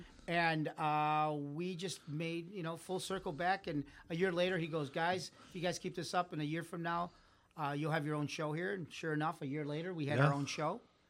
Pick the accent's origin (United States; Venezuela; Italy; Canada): Italy; I'm actually from Italy.